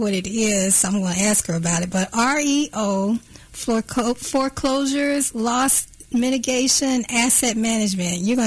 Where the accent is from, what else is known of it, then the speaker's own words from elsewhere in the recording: Overland Park, Kansas, United States; I'm from Overland Park, Kansas, but I guess I've been spending so much time in Kansas City, Missouri, I kind of got indoctrinated in the KCMO stuff.